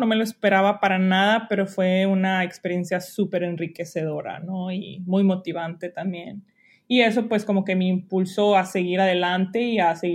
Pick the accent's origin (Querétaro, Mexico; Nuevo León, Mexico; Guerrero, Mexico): Nuevo León, Mexico; Monterrey; Yo pues soy de Monterrey, pero pues tengo un link muy fuerte con Allende, Montemorelos, que es donde empecé a estudiar música desde chiquita. Después de ahí, pues, me llevó a Monterrey, donde estudié en la Autónoma de Nuevo León